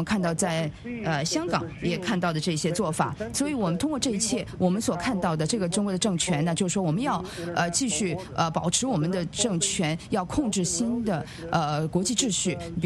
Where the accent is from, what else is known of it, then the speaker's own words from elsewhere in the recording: United States; 那么我是美国人呢，我是相信独立宣言和美国宪法的